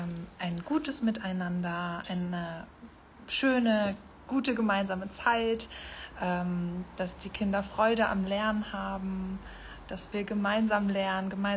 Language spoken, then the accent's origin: German; Mainz, Rhineland-Palatinate, Germany; now in Betzdorf, Germany; Ich komme aus Mainz. Ich bin in Mainz geboren und aufgewachsen und ja, habe dann hier ein Stellenangebot bekommen und habe mich sehr darüber gefreut. Und so bin ich in Betzdorf bzw. in Kirchen gelandet.